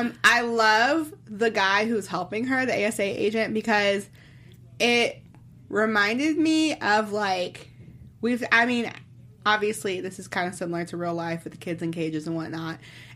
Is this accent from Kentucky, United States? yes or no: yes; Fern Creek, Kentucky, United States; going to pretend like it's Fern Creek, which is a small town outside Louisville, Kentucky. But that's my hometown.